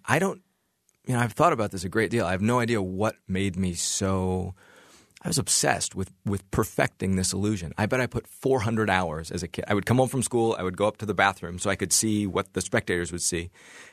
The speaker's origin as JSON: {"language": "English", "town": "Ames", "region": "Iowa", "country": "United States", "tie": "born or raised there", "said": "One of the advantages I had growing up in Ames, Iowa, is that I was literally the only act in town."}